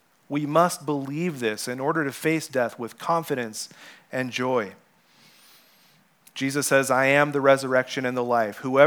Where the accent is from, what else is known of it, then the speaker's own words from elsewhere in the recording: Mexico; I remember growing up in Mexico on the mission field.